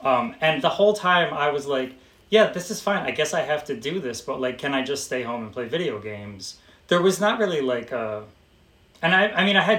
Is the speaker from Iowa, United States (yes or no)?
no; Albany, New York, United States; So I grew up in Albany. I was exposed to a lot of different kids.